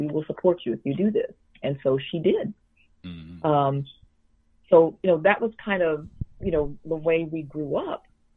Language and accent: English; Fort Worth, Texas, United States; We grew up in Fort Worth, Texas